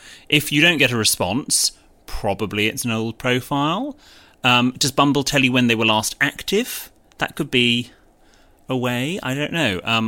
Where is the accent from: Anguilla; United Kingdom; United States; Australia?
United Kingdom; Of course, I am unapologetically British